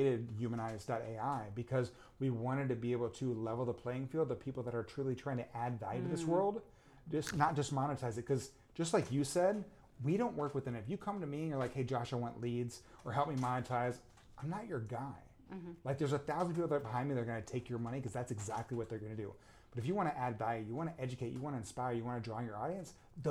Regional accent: Houston, Texas, United States; And so growing up in Houston, as I say it, I don't know about you, but I don't actually pronounce the H. I say Houston.

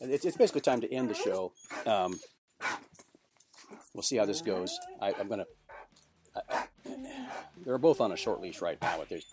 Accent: the South, United States; I'm from the South, and I'm a Democrat.

